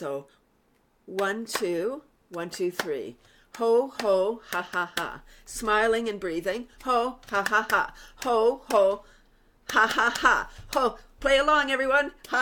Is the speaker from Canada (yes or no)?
yes; Toronto, Ontario, Canada; now in Bradford, Canada; I'm from Toronto, but I moved up to Bradford in 93 and bought a house.